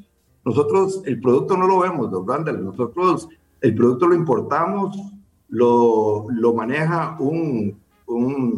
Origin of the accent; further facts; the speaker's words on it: Costa Rica; teníamos como costarricenses la oportunidad de traer esta marca a Costa Rica.